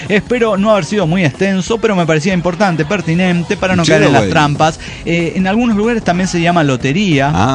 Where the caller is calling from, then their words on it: Los Andes, Valparaíso, Chile; Soy la chica de los Andes, Chile.